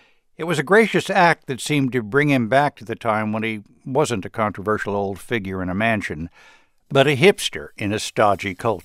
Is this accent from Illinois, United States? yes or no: yes; Chicago, Illinois, United States; When I was growing up in Chicago, the formidable women who were my mother's friends considered Playboy a good place to work for a single woman.